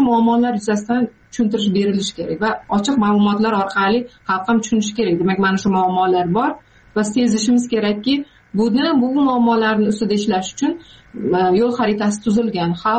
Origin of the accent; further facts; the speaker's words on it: Jizzakh Region, Uzbekistan; Bolalik Jizzaxda katta bo'lganman, Zardor tumanida.